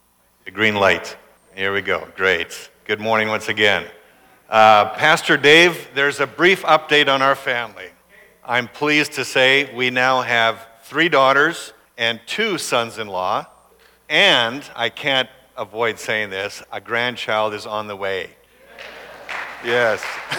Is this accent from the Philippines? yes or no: no; Abbotsford, British Columbia, Canada; also born or lived in California; My wife is from California. I'm from Abbotsford. But we returned, and then very shortly after that, God opened a door for us to come back here to my area of growing up.